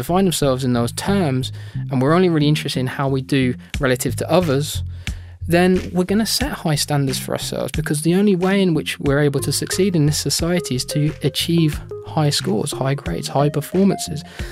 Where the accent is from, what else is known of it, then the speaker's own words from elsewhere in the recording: United Kingdom; now in Canada; And we're beginning to see similar trends emerge across Canada and in my home country, the United Kingdom.